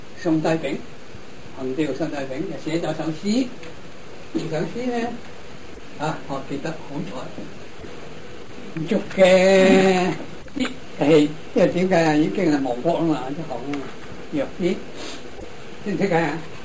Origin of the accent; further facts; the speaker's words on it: China; 你北方的人不埋得嚟，我哋中国人就无谓出去